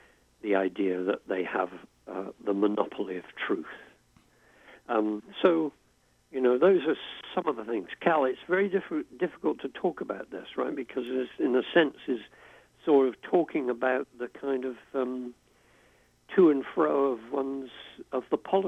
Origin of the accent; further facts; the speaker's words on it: England, United Kingdom; also born or lived in United States; I mean, I am English, and you hear that, but I don't know. I didn't live most of my adult life in the U.S. for nothing.